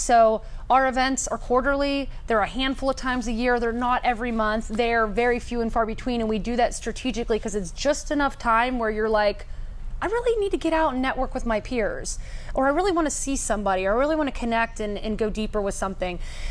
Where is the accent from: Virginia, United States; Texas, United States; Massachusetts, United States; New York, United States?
Massachusetts, United States; Boston; now in San Diego, United States; Again, I came from Boston, very East Coast, to like chill San Diego.